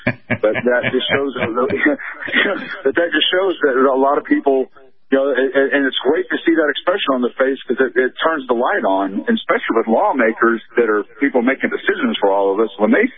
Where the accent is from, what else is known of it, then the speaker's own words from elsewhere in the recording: Texas, United States; You know, I grew up in Texas, and that's definitely a gun culture.